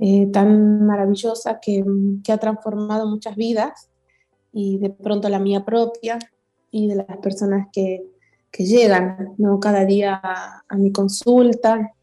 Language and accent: Spanish; Tucumán, Argentina; soy de Argentina, Tucumán.